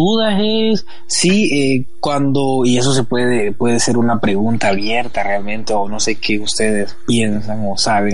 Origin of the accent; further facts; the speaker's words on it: El Salvador; Somos salvadoreños, mis hermanos, brothers.